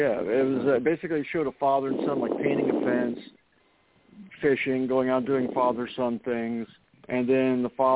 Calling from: Florida, United States; I'm calling from Florida.

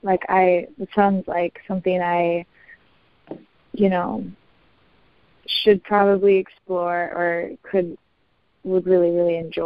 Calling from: Wisconsin, United States; I'm calling from Wisconsin, from across Wisconsin.

